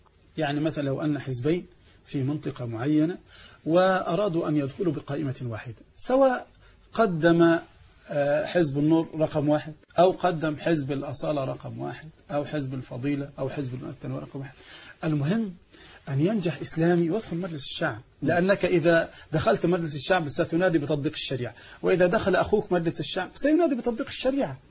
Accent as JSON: {"language": "Arabic", "country": "Egypt", "said": "الحضانات دي عندنا في مصر مشكلة كبيرة"}